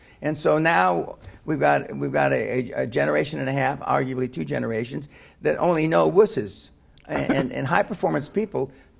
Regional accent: Los Angeles, California, United States; When I was growing up in East L.A., my dad used to say

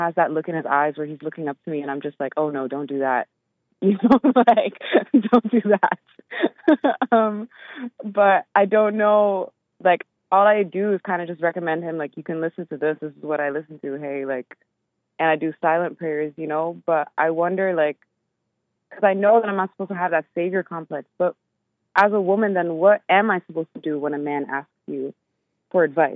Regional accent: Netherlands; moved away; we grew up in the Netherlands

